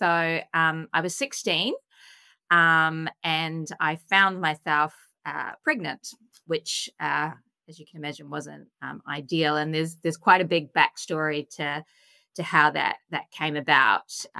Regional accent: New Zealand; now in Melbourne, Australia; I am a Kiwi, so I'm a Kiwi in Australia.

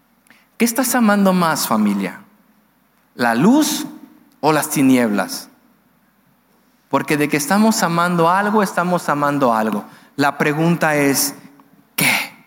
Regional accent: Michoacán, Mexico; moved away as an adult; now in Querétaro, Mexico; Fue lo que dije cuando salí de Michoacán. Un nuevo comienzo, una nueva ciudad, nadie me conoce.

